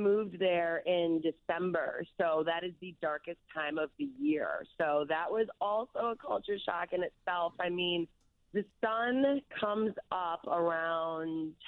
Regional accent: Barrington, Illinois, United States; also born or lived in Jefferson Park; I grew up, my family is originally from Jefferson Park, and then when I was about 5 or 6, we moved out to Barrington.

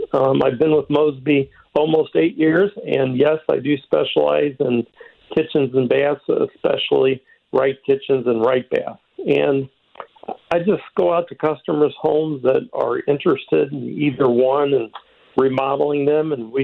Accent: Cape Girardeau, Missouri, United States; now in St. Louis, United States; I was born in St. Louis, but at a young age of about 3, my father moved our family to Cape Girardeau, and that's where I grew up. And then after college, I moved back to St. Louis.

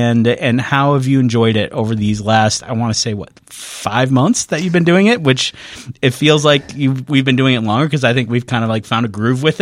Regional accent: Lake Zurich, Illinois, United States; I grew up in Lake Zurich, and I've loved Chicago since I was a kid.

